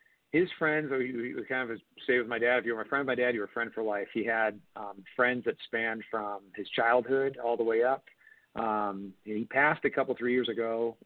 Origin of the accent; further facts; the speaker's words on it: Illinois, United States; also born or lived in New Jersey; Yeah, I was born in Jersey. I think there was an old Saturday Night Live bit with that, but we moved to Illinois when I was about two, suburb outside of Chicago.